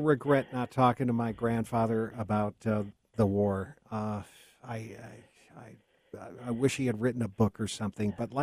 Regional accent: New York, United States; born there; now in Reno, United States; I was born in New York and came to Reno in 77, I think.

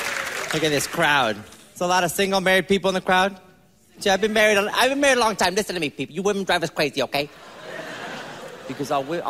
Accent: Bronx, New York, United States; My dad had a heavy Puerto Rican accent. I was growing up in the Bronx.

